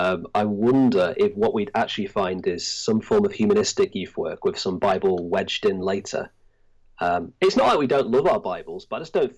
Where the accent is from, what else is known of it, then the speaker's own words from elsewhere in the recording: Blackpool, North West England, United Kingdom; now in Llandudno, United Kingdom; No, I'm not. I'm from Blackpool originally, but been here for the last 8 years.